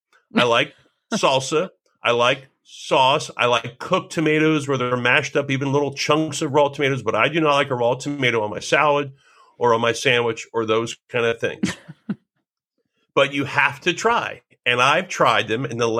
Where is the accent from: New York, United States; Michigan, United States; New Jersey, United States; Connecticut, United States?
New Jersey, United States; Now, I grew up in New Jersey. It's the Garden State. We had tomatoes in our garden.